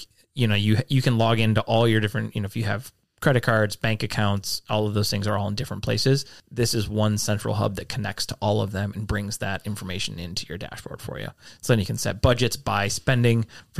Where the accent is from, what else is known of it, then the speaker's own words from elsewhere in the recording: Midwest, United States; I was like, oh, yeah, I definitely identify that as a Midwesterner.